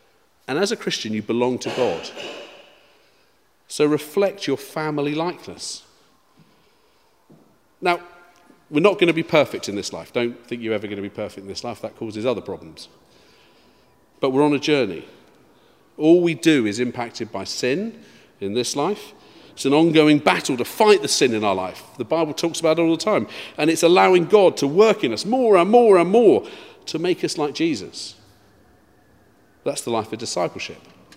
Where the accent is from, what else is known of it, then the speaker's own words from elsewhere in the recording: England, United Kingdom; the French, for a while, changed their nickname for the British. They normally called us, my accent's terrible, but Le Rose Beef.